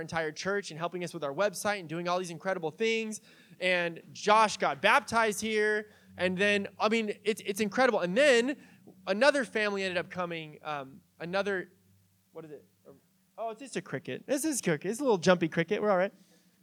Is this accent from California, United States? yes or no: yes; San Diego, California, United States; When I got a job back in the day in San Diego. I'm from San Diego